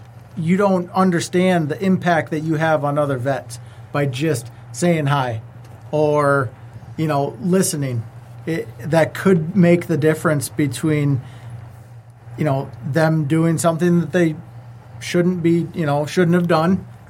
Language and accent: English; Michigan, United States; She literally helped a guy from my hometown, 5 hours away. I grew up in the UP.